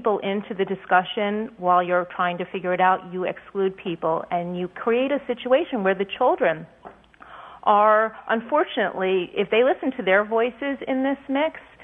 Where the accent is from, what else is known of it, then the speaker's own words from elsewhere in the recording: Bronx, New York, United States; I grew up in the Bronx. I went to Fieldston Lower when it was a neighborhood school. My closest friends came from the South Bronx, and all the neighborhood around us.